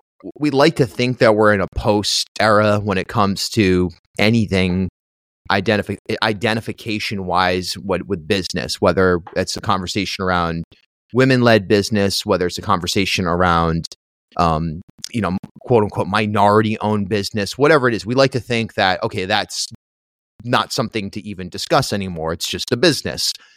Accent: Charlestown, Rhode Island, United States; Well, I lucky enough, I grew up in Charlestown, and I'd say the Narragansett Seawall was like ground zero for me

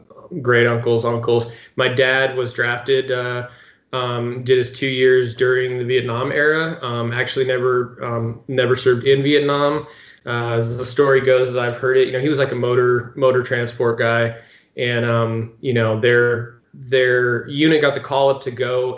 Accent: Ione, California, United States; also born or lived in Canoga Park, California; But then I really grew up in the Sierra Nevada foothills of Northern California, real, you know, rural small town. It's called Ione, California.

